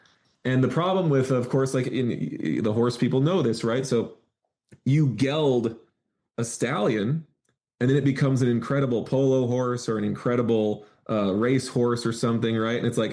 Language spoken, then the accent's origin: English; North Dakota, United States; I grew up in Western North Dakota, and my grandfather had horses